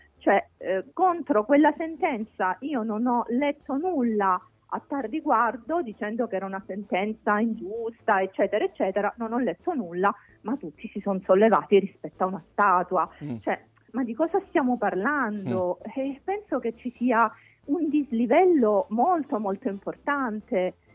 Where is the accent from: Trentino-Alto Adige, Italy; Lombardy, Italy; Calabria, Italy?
Calabria, Italy; San Giovanni in Fiore; Il mio paese si chiama San Giovanni in Fiore, così specifico.